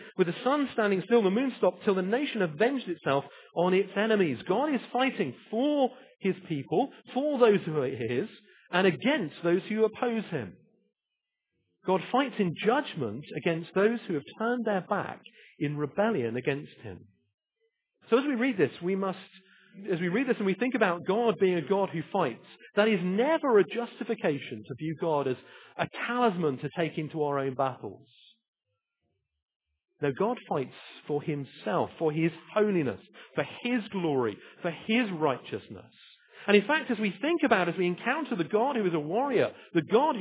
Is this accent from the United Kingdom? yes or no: yes; United Kingdom; but I have to say, as a Brit, it's very easy for us to view spiritual matters with a kind of neutrality.